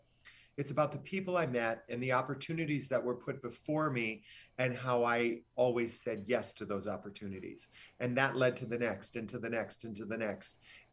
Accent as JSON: {"language": "English", "town": "Paw Paw", "country": "United States", "tie": "born or raised there", "said": "you know, it was tough growing up in Pawpaw."}